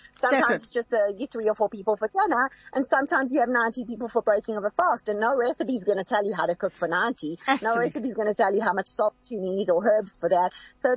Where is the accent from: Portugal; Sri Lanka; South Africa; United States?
South Africa; I couldn't think of anything better than being on a show with a fellow South African in my home country. This is Africa. This is me.